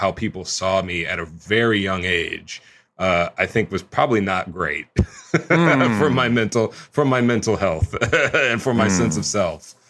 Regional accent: Houston, Texas, United States; And I grew up in Texas, like I grew up in Houston, Texas.

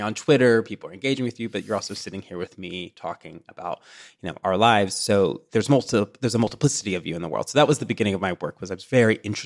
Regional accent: the South, United States; You know, growing up in the South, I was a book worm because I was the only Black kid in my class.

